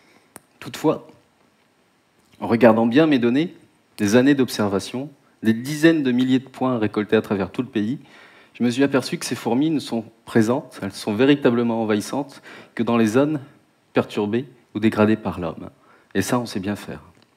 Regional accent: New Caledonia; Et comme mon nom ne l'indique pas, je suis né et j'habite en Nouvelle-Calédonie.

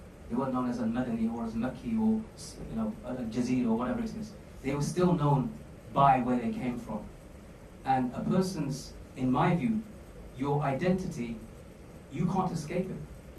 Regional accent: United Kingdom; There are things about prison I liked. That's all part of being British for me.

